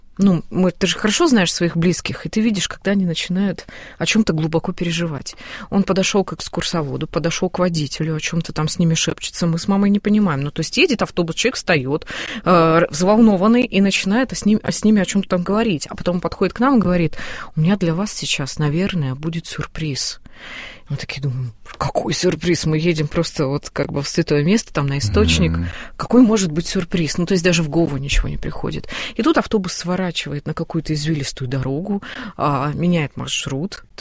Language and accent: Russian; Krasnoyarsk, Krasnoyarsk Krai, Russia; Мы из Красноярска с родителями